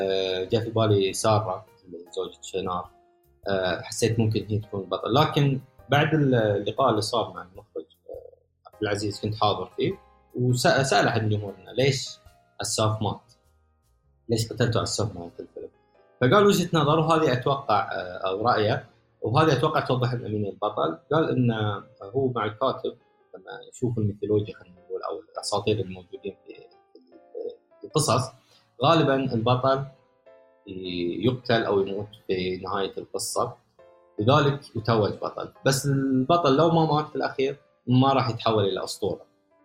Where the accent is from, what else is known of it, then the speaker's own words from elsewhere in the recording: Al-Ahsa, Eastern Province, Saudi Arabia; في المنطقة الشرقية في الأحساء، اللي أنا من الأحساء، منطقة اسمها الأحساء والأحساء، لهجتهم مختلفة تماما،